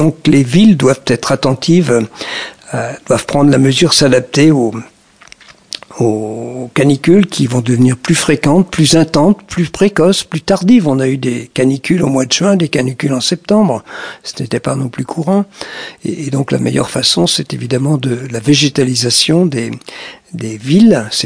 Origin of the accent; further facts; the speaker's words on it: Brittany, France; born there; Je suis né en Bretagne et on n'imaginait pas des températures de 40 degrés à Rennes